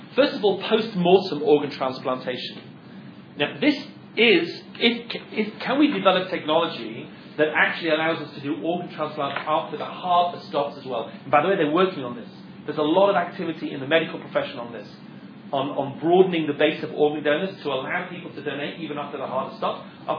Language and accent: English; England, United Kingdom; because I'm English, and I was living in England in the 1980s